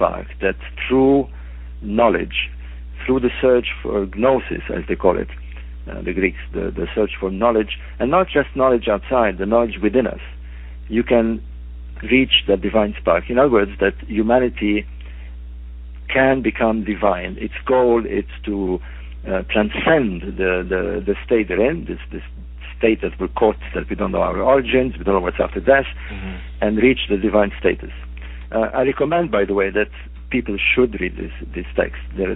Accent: Alexandria, Alexandria Governorate, Egypt; born or raised there

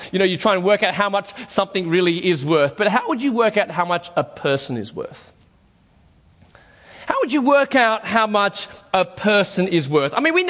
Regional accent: Australia; Where are you from? I said, Australia. Oh, I like people from Australia, my favorite people.

